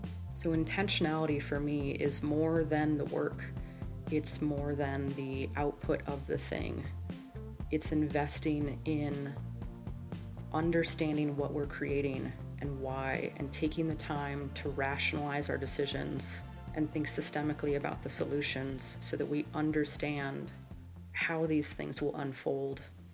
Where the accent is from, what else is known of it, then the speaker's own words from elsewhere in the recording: San Antonio, Texas, United States; I grew up in San Antonio, Texas. At the time, I felt it was stifling might be the right word.